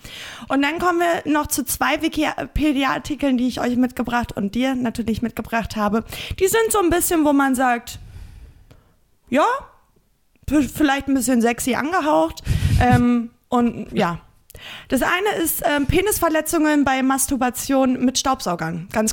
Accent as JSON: {"language": "German", "region": "North Rhine-Westphalia", "country": "Germany", "said": "Ich komme ja aus der Nähe von Bielefeld."}